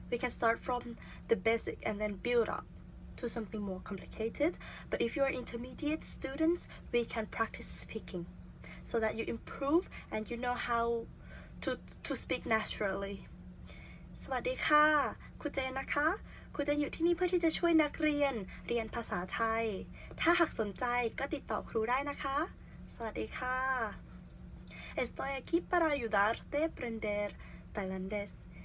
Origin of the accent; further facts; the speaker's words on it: Thailand; English is a second language; I'm from Thailand.